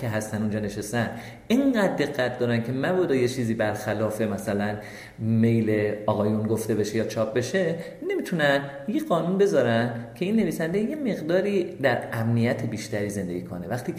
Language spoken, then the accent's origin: Persian; Iran; moved away; من از ایران به خاطر جریانات 88 شد و از ایران اومدم بیرون